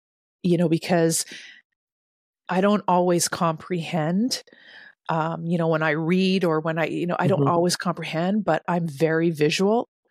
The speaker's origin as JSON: {"language": "English", "country": "Canada", "moved": "as an adult", "lives_now": "United States", "said": "I'm from Canada. So we don't talk like that."}